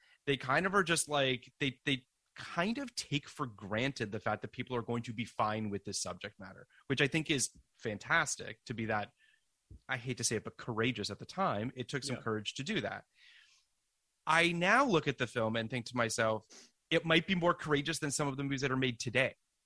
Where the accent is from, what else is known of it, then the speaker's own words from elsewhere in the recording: Canada; I'm from Canada.